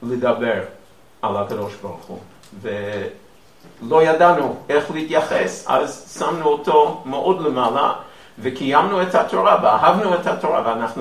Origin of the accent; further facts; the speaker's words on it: Queens, New York, United States; now in Israel; נולדתי דתי, גדלתי דתי, הייתי בבית ספר יסודי או ישיבה ישיבת פרס מושה, שזה קשור קצת לעולם החרדי, אבל יותר מצד הרבנים, פחות מצד הקליינטל בקווינס